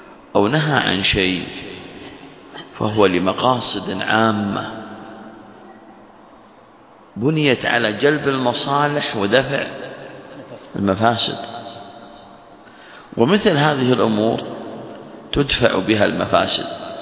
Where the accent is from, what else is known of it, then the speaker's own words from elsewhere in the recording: Saudi Arabia; وأيضا عندنا في المملكة العربية السعودية